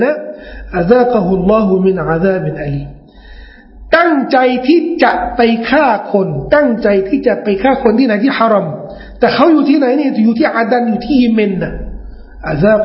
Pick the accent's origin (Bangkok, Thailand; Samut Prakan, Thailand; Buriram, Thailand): Bangkok, Thailand; แต่เราเป็นคนกรุงเทพ